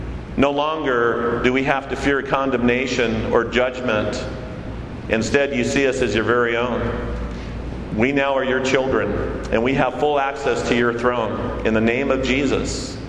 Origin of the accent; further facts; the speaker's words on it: Delano, California, United States; I'm from Delano, California, which is in the San Joaquin Valley around the Bakersfield area.